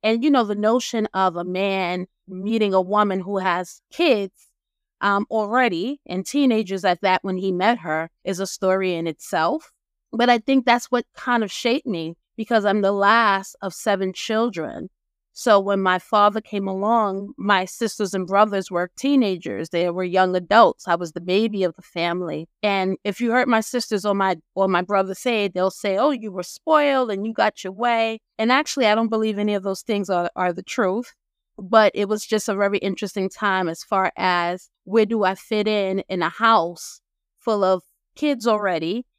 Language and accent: English; New York City, New York, United States; We grew up in Brooklyn. We always lived like in a private house. My mother worked. She was a home attendant. My dad worked in the Bronx.